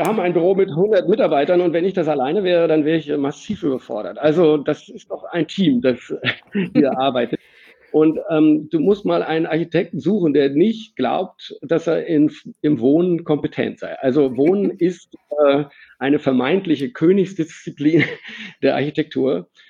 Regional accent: Germany; accent: German; now in Austria; Also mein Akzent ist ein Deutscher geblieben. Ich bin damit in der Tradition meiner Familie mein Vater ist aus Ungarn nach Deutschland gekommen

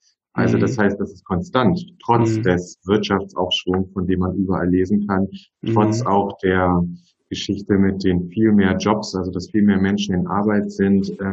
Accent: Göttingen, Lower Saxony, Germany; Ich komme aus Göttingen, hier gibt's eine Uni.

